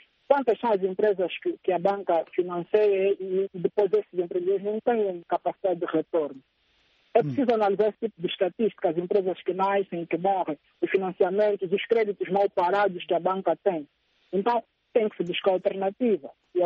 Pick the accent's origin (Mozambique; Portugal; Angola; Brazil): Angola; Estarmos todos unidos como angolanos para fazer expressão